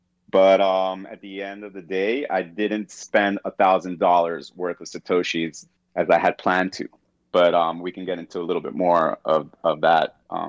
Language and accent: English; Venezuela; I'm from Venezuela, and it's probably the sketchiest place on earth.